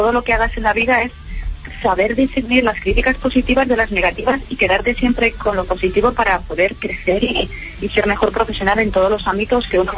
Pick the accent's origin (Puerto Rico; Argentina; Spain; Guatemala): Spain; Yo soy española, me he criado con el fútbol, soy europea y lo vivo con mucha pasión